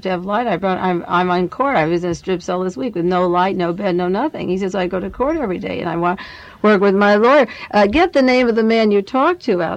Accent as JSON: {"language": "English", "region": "California", "country": "United States", "said": "He knew I was from Monterey County, and I was only in San Quentin for medical tests"}